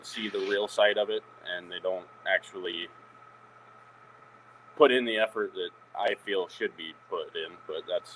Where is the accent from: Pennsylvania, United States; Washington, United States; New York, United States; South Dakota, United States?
Washington, United States; Chimacum; And I can't count very high because I'm from Chimicum, so.